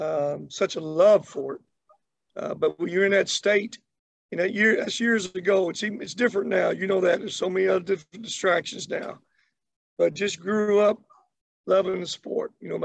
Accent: Kentucky, United States; Well, you know, JR, where I was from, you know, I grew up in Kentucky. I grew up just not in Kentucky, but out in the country.

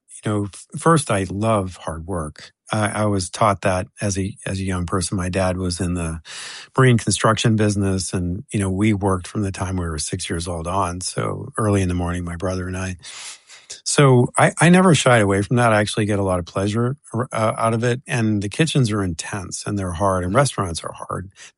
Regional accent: United States; Two were Dutch and I was American. Of course, I was super popular for that reason, like being American number one, but also taking a Dutch slot.

